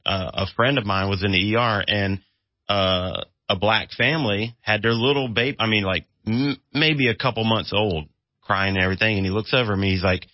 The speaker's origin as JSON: {"language": "English", "region": "North Carolina", "country": "United States", "said": "I ask because I'm from North Carolina as well"}